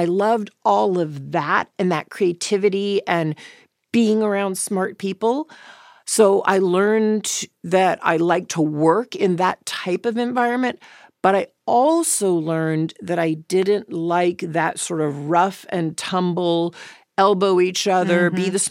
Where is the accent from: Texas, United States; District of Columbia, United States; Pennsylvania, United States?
Texas, United States; Dallas; I grew up in Dallas, Texas.